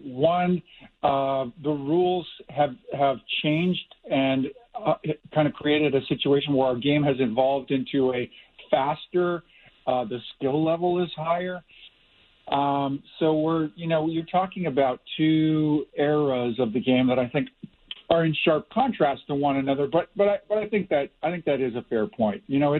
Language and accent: English; Kamloops, British Columbia, Canada; I'm from Western Canada, grew up in a little town called Kamloops, British Columbia